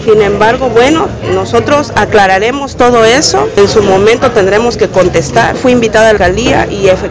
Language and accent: Spanish; Medellín, Antioquia, Colombia; Estoy aquí, estoy dando la cara en Medellín. Soy originaria de Medellín.